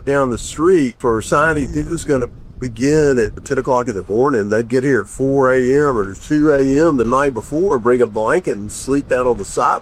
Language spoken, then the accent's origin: English; Marks, Mississippi, United States; born there; I was born in Marks, Mississippi, which is about 50 miles from here